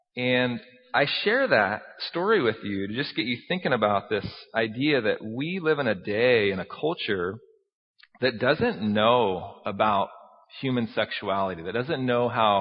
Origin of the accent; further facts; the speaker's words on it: Forestville, United States; her uncle was actually one of my baseball coaches growing up in Forestville.